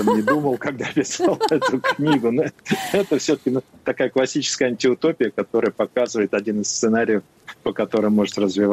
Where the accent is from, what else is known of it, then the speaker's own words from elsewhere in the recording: Russia; moved away; И узнав, что я из России родом